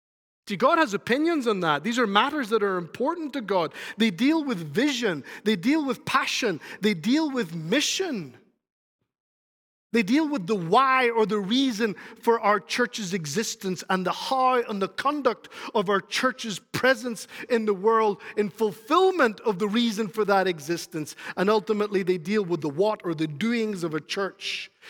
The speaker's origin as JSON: {"language": "English", "country": "Spain", "tie": "born or raised there", "also_born_or_lived": "Northern Ireland / Scotland", "moved": "yes", "said": "I grew up in Spain. That captures them. I moved to Northern Ireland. That captures them. I went to college in Scotland."}